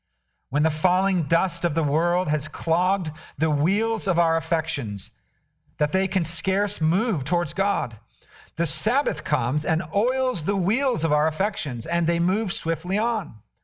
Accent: California, United States; You know, growing up in Northern California, we used to say that you can just throw seeds of rose bushes out onto the soil and weeks later there'll be beautiful rose bushes that have grown up.

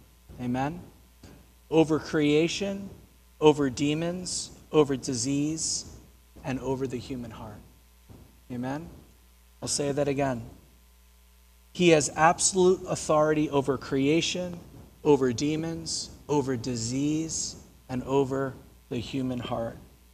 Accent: New Jersey, United States; also born or lived in Vermont; And we're all from Jersey here. We've been in the water.

